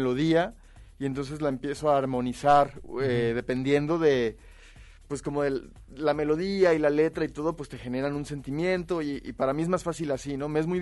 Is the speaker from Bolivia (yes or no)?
no; Mexico; yo al final pues soy mexicano, como tortas ahogadas los domingos.